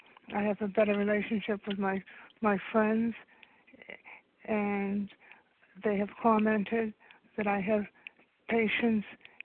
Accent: Rockland, Massachusetts, United States; I'm from Rockland, Massachusetts, and I have been in program for a long time

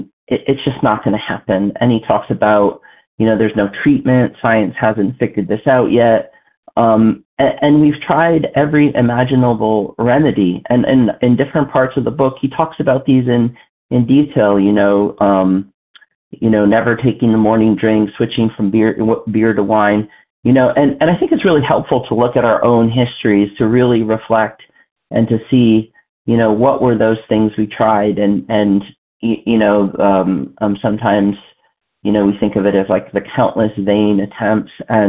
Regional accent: Pennsylvania, United States; from Pennsylvania.

